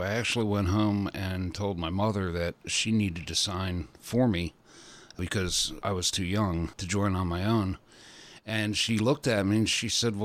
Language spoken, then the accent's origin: English; Feasterville, Pennsylvania, United States; now in Port Townsend, United States; No. I moved here about 14 years ago. I'm originally from Pennsylvania.